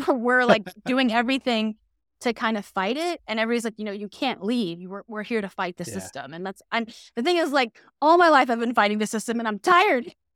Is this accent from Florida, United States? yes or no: yes; Panama City, Florida, United States; Yeah, so I grew up in a small city called Panama City, Florida.